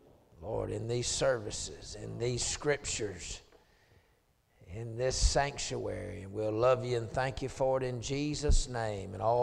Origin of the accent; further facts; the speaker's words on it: Georgia, United States; I'm not a Cajun, I'm a Georgian.